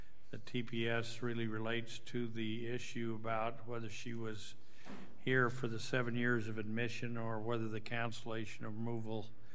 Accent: Idaho, United States; and I'm from Idaho, so that may not be exactly the way you say

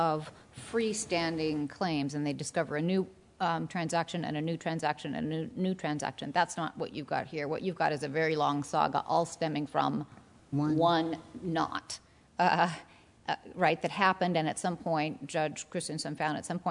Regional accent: Alaska, United States; I understand that because I'm from Alaska.

